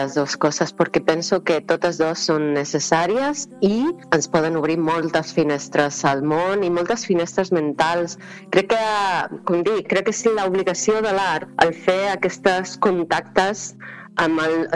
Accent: Granada, Andalusia, Spain; born there; Sí, jo vaig néixer a Granada.

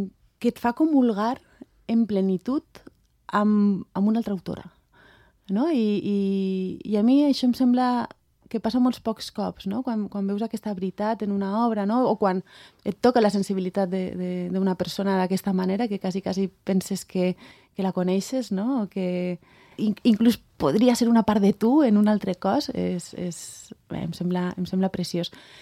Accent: Valencian Community, Spain; Jo sóc valenciana.

